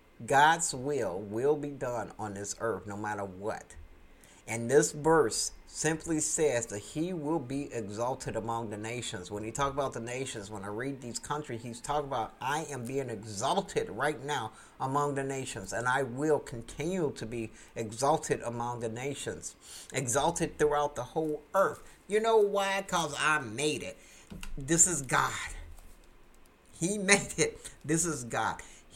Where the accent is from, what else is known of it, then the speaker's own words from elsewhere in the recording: United States; First up is USA, United States, my home country.